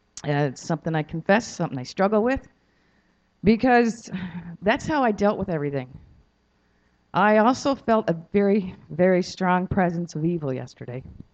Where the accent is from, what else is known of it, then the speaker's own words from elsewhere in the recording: Newfoundland and Labrador, Canada; I was born and raised in the Anglican Church. I grew up in Newfoundland.